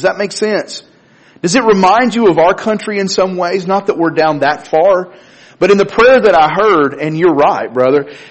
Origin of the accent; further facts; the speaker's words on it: Florence, Alabama, United States; And I was talking about my hometown, Florence. There's no interstate that comes through Florence.